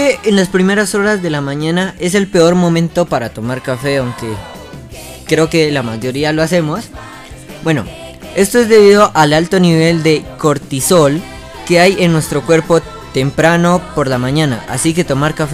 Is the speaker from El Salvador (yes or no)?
no; Colombia; como soy colombiano